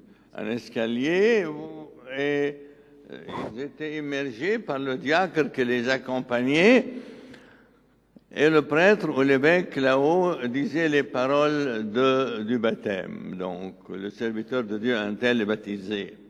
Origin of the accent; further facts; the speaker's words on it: Lebanon; parce que je suis libanais.